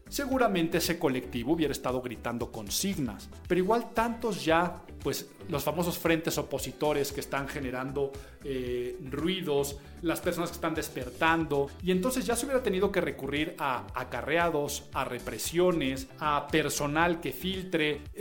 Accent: Mexico; Como mexicanos, cuando dices mezcal, sientes correr por tus venas cultura, tradición, raíces

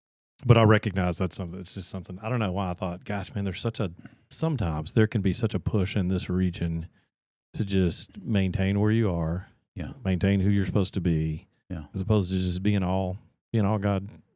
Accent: the South, United States; I grew up in the South, and there's just there's a push to embrace, don't show your feelings.

